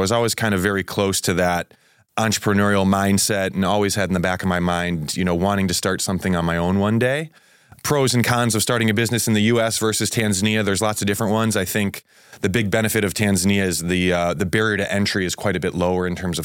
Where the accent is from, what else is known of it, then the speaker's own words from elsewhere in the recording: Glenview, Illinois, United States; But like you said, I'm originally from Glenview.